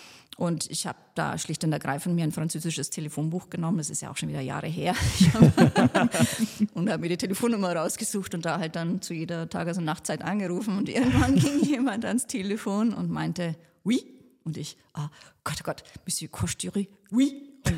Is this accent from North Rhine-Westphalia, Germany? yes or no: no; Bavaria, Germany; aus meiner Heimat der Oberpfalz